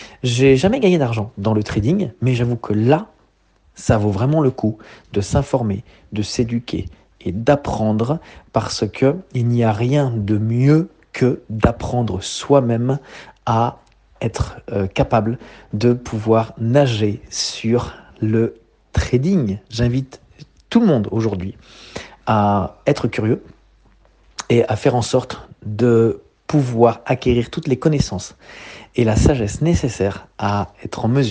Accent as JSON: {"language": "French", "country": "France", "said": "je suis français, j'ai 45 ans"}